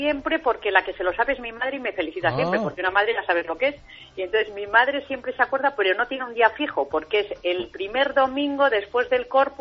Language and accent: Spanish; Castile, Spain; yo soy de Castilla y nosotros en Castilla nos gusta llamar a las cosas por su nombre.